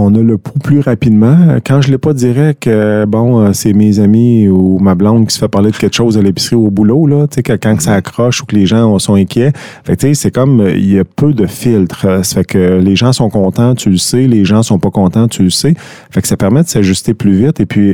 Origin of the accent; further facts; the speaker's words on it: Gentilly, Quebec, Canada; now in Deschaillons, Canada; je suis originaire de Gentilly, je demeure à Deschaillons maintenant.